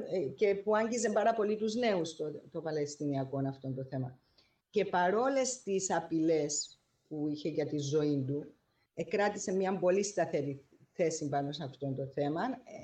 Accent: Cyprus; moved away as an adult; now in New York, United States; Εγώ κατάγομαι από την Κύπρο και ήρθα στη Νέα Υόρκη το 1981.

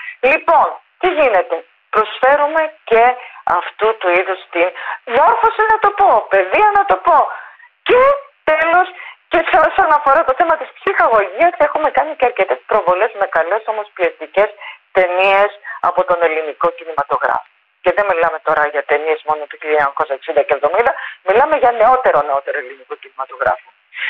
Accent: Crete, Greece; Εγώ είμαι και από την Κρήτη.

